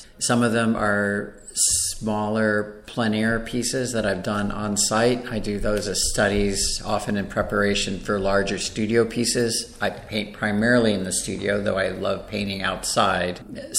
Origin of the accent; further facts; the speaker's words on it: Fort Lauderdale, Florida, United States; I grew up in Southeast Florida in Fort Lauderdale at a time where there were still some wild spaces